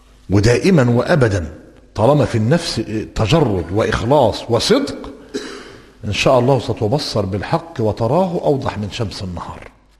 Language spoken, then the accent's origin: Arabic; Egypt; وهذا الأمر بدأ يطل برأسه منذ وقت غير قليل في بلادنا مصر